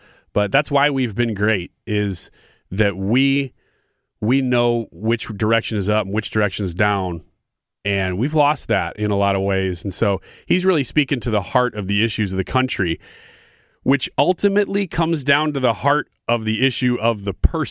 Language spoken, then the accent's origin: English; Illinois, United States; But I am from Illinois, and so I hope the best for Illinois